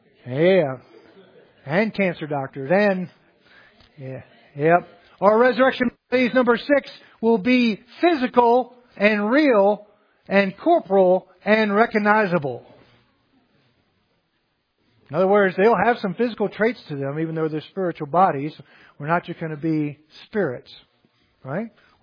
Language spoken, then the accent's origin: English; Louisiana, United States; accent: Cajun; And since I'm Cajun, we can go backwards.